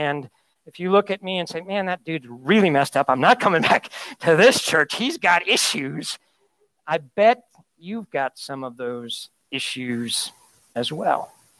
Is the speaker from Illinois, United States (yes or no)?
yes; Chicago, Illinois, United States; So I grew up in Chicago.